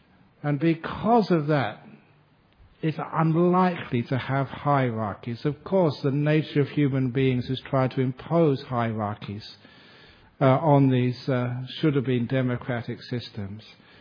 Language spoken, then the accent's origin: English; Australia; And of course, I'm Australian, I don't agree with that.